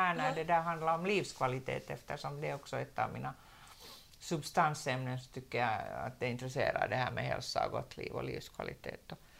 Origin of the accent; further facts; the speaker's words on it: Finland; för jag räknar mig inte som finne, vet du, faktiskt, okay. Jag är så finlandssvensk.